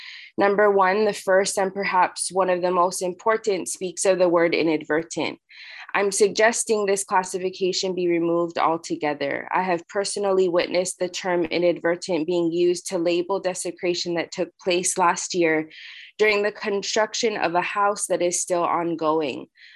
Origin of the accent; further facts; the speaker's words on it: Koloa, Hawaii, United States; I was raised in Koloa, Kauai.